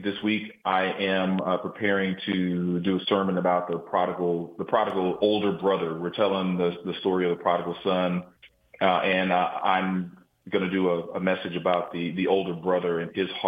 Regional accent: Bryan, Texas, United States; I was raised in Bryan, College Station, where Texas A&M is at.

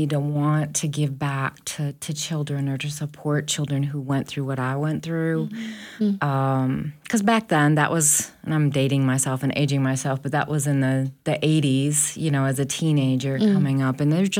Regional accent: Wisconsin, United States; moved away as an adult; also born or lived in Canada; now in Tupelo, United States; So I'm actually Canadian by birth, but lived as a northerner in Wisconsin

